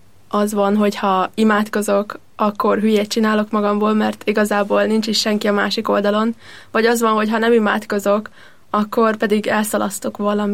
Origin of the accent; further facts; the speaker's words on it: Mosonmagyaróvár, Győr-Moson-Sopron, Hungary; Én Mosonmagyaróváron születtem, és ott is nőttem fel. Állami iskolában jártam, de a családomnak mindig fontos volt, hogy ott legyünk a vasárnapi szentmiséken